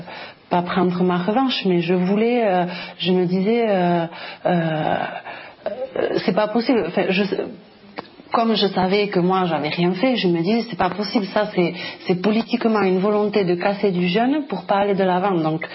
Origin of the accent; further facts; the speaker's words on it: Mauléon, France; Je suis originaire de Mauléon